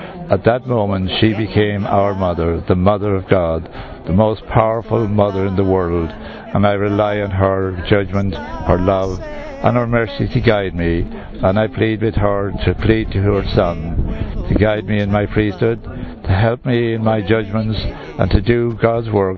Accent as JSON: {"language": "English", "town": "Moate", "region": "Westmeath", "country": "Ireland", "said": "I'm originally from Moat, County Westmeath, in Southern Ireland."}